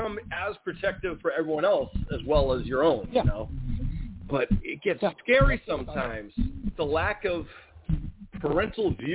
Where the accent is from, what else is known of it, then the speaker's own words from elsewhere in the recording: United States; I'm American. I care about other people, too.